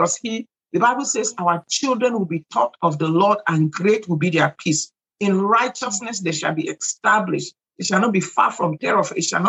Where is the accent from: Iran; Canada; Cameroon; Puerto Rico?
Cameroon; moved away as an adult; also born or lived in Nigeria; now in United States; I grew up in Cameroon, Central Africa. I went to medical school in Nigeria.